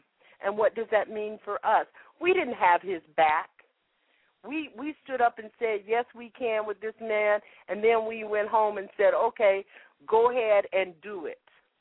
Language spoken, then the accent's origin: English; the South, United States; I grew up in the South and I learned that when you go outside of the community and the community has your back, that is when you are powerful.